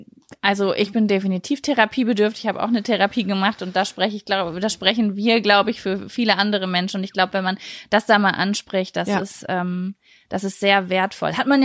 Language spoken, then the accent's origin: German; Lübbecke, North Rhine-Westphalia, Germany; Aus Nordrhein-Westfalen, Lübbecke, in der Nähe von Bielefeld.